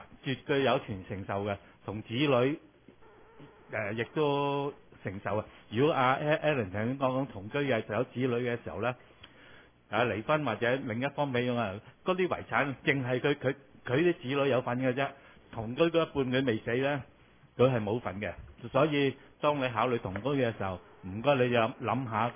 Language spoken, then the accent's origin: Cantonese; China; 咁我哋作為中國人咧，我哋都有一個傳統啊，婚姻係神聖嘅。